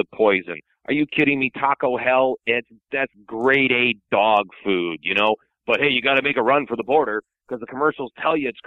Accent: United States; Well, that ain't the America I grew up in. I grew up in America about freedom.

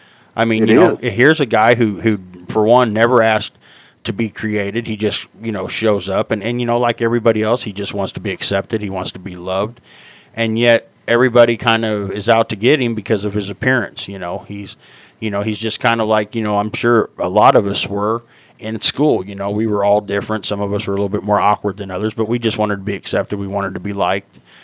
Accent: St. Joseph, Missouri, United States; Well, actually, I come from St. Joseph, Missouri, and in the city that I live in, there's a Hastings.

